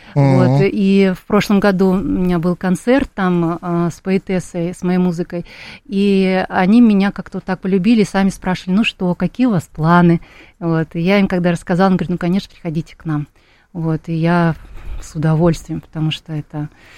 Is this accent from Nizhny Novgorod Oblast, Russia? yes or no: no; Novosibirsk, Novosibirsk Oblast, Russia; Да, я родом из Новосибирска.